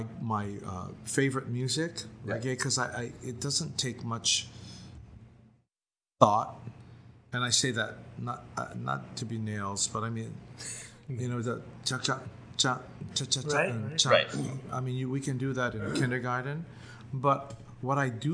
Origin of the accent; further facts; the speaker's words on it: Hawaii, United States; I'm a Hawaiian. I'm proud to be a Hawaiian.